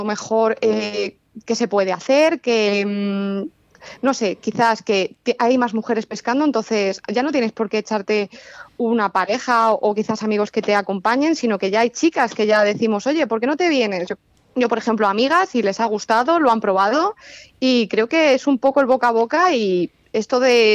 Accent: Toledo, Castilla-La Mancha, Spain; Yo, que soy de Toledo, o sea, colindo con Toledo, ¿no? Así estoy un poco ahí.

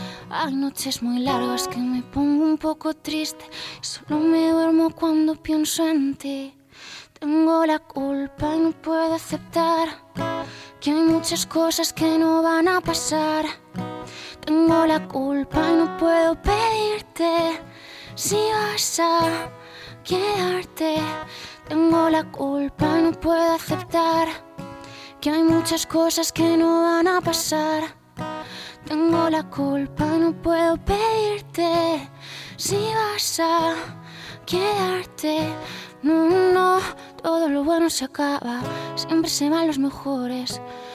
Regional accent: Bilbao, Basque Country, Spain; Soy un poco de Bilbao.

